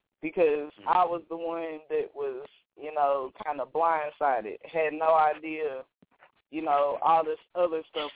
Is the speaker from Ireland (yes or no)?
no; Lexington, Kentucky, United States; also born or lived in Talladega, Alabama; It's really a place I decided because I'm from Lexington, Kentucky. That would have been too just, you know, okay for me. And or Talladega, Alabama. I got family there. I lived there for several years.